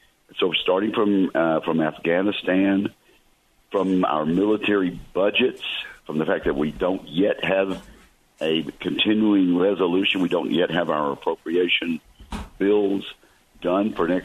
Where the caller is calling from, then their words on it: Mississippi, United States; Well, Hugh, I am calling you from the Gulf Coast of Mississippi.